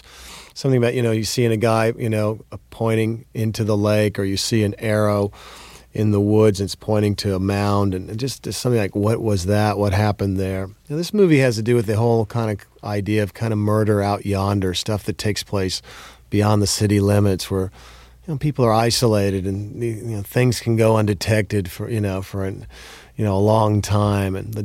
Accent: Fort Worth, Texas, United States; I'm very close to my dad. I was raised in Fort Worth, Texas, and I come from a family of four kids.

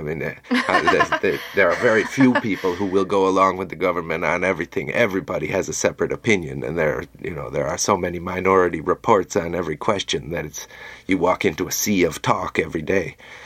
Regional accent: United States; Growing up in America, I have been in more constant danger than I was anywhere in the Middle East.

